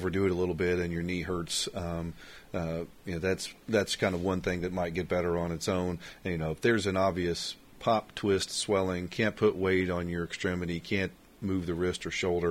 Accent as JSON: {"language": "English", "town": "Knoxville", "region": "Tennessee", "country": "United States", "tie": "born or raised there", "said": "Yeah, I grew up in Knoxville, Tennessee."}